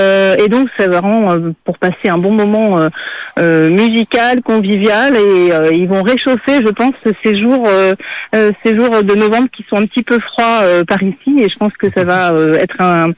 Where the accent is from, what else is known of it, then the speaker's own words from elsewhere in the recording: Poitiers, Nouvelle-Aquitaine, France; born there; moi, je suis née à Poitiers, moi, je suis française